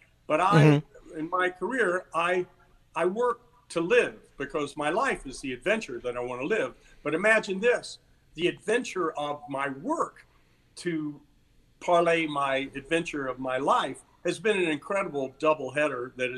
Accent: the South, United States; I'm from the South.

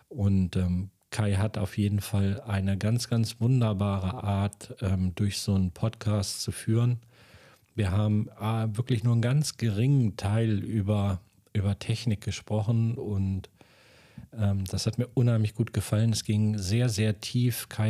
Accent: Göttingen, Lower Saxony, Germany; morgen gleich schon geht es in meine Heimatstadt nach Göttingen

